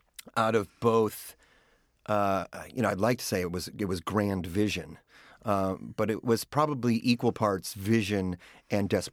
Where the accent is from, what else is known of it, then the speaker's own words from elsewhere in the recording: Minneapolis, Minnesota, United States; I loved growing up in Minneapolis, but there was something about the rest of the world that I was also really interested in. My parents were from New York.